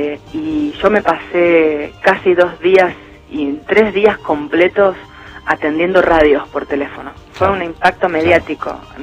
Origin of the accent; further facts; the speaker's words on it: San Nicolás, Buenos Aires Province, Argentina; No, yo soy de San Nicolás.